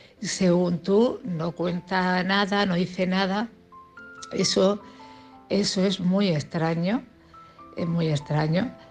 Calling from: Cartagena, Region of Murcia, Spain; de Cartagena.

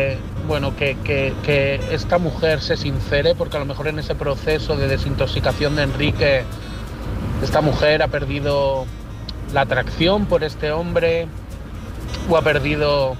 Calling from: Madrid, Community of Madrid, Spain; de Madrid.

